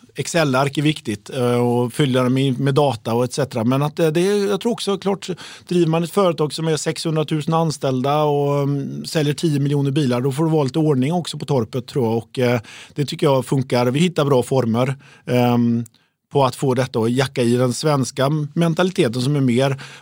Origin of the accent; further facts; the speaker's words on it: Uddevalla, Västra Götaland County, Sweden; Jag är ju från Uddevalla.